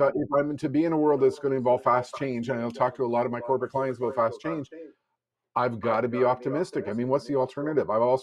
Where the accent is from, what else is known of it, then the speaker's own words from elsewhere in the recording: Canada; I'm Canadian.